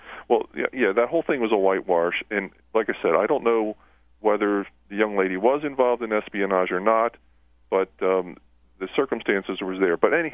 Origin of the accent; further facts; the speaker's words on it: Maryland, United States; Maryland at the time, which is my home state